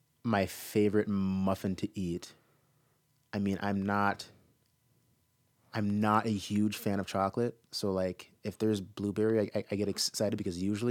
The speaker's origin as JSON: {"language": "English", "town": "Waseca", "region": "Minnesota", "country": "United States", "said": "I'm from Waseca, Minnesota. It's about an hour and 10 south of the Twin Cities."}